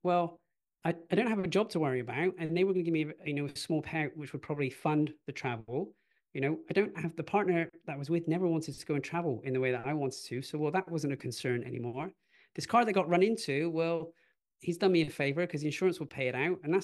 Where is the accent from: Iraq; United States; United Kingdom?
United Kingdom; moved away as an adult; now in Australia; I describe myself as being Brit-Australian. I grew up originally in the UK, and everything was going to plan in the UK.